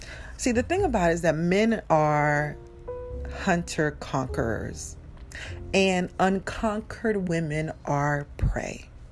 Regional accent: Nigeria; Okay, so I'm Nigerian, and coming up in my 20s, I was very vocal

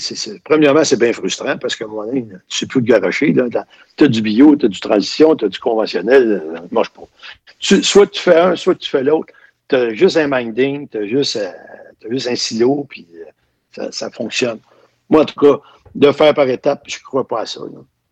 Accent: Saint-Barthélemy, Quebec, Canada; Moi, j'ai une personne dans mon coin de pays, là, à Saint-Barthélemy.

